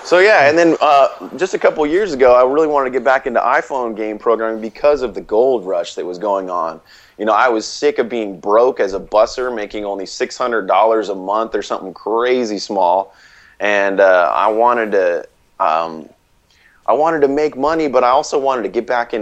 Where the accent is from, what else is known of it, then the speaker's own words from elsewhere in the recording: Oregon, United States; Growing up in Oregon, we had a lot of rain